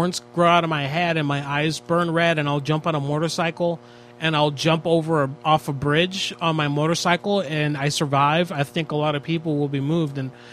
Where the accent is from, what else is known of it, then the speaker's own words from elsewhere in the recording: New York, United States; I'm here for the next 4 months on a work contract. I'm from New York, so I wanted to see about coming in.